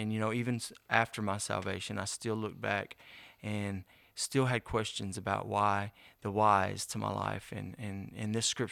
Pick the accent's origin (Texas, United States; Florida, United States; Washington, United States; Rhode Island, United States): Texas, United States; Houston; now in Texarkana, United States; Why was it that I was, you know, born and raised in Houston, Texas, and what led me all the way to Texarkana?